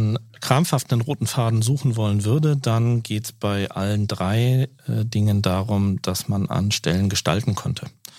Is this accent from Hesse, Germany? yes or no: yes; Kassel, Hesse, Germany; ich bin in Kassel zur Schule gegangen und groß geworden